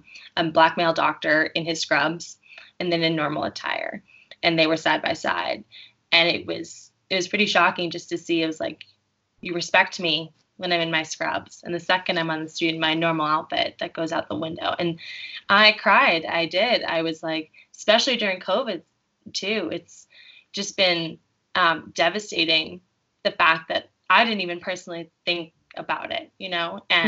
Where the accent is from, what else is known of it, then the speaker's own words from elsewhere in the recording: New Jersey, United States; And I'm from New Jersey, and I didn't know. And this happened in 2012 when I still lived in New Jersey.